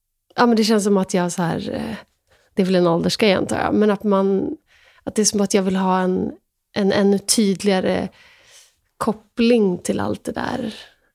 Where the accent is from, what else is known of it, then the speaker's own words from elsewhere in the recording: Sweden; jag tar inte heller någon ställning, för jag är också svensk